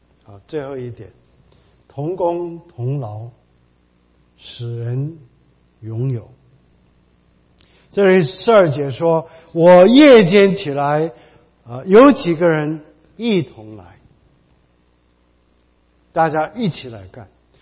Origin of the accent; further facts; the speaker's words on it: China; 我们中国人就是爱讲话，爱讲闲话。